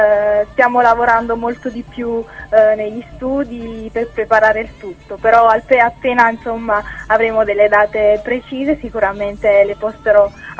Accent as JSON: {"language": "Italian", "town": "Naples", "region": "Campania", "country": "Italy", "said": "Ma diciamo che da buona napoletana, quando inizio a parlare non mi fermo più"}